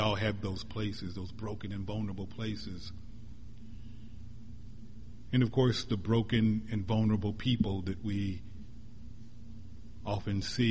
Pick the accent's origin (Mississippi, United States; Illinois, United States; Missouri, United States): Missouri, United States; Not long after that, I was back in my home state of Missouri and went to Kansas City in the Kemper Arena.